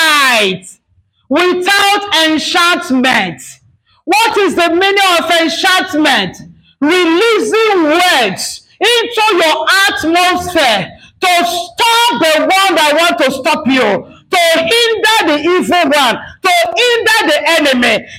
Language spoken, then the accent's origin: English; Edo, Nigeria; Sorry that I'm speaking my village language. I'm from Edo State, but I'm not the Yabini.